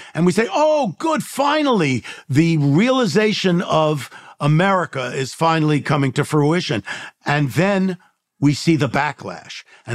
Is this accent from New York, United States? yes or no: yes; New York, United States; now in Los Angeles, United States; But like you, I grew up in the Bronx and in New York and then out here in Los Angeles.